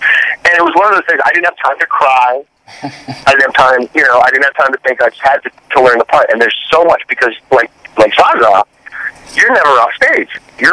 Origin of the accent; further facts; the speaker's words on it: Minnesota, United States; I'm from Minnesota, and my mom and dad came to see a show